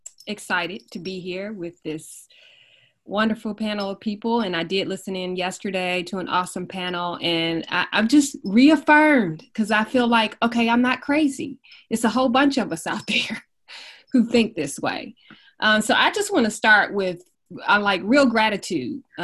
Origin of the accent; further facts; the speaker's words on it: Detroit, Michigan, United States; So I am from Detroit. Detroit is home.